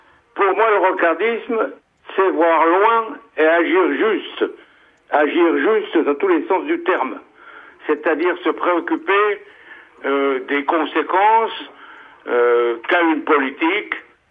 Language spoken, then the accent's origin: French; Grand Est, France; de la sidérurgie bien sûr, je suis lorrain, de la navale, du textile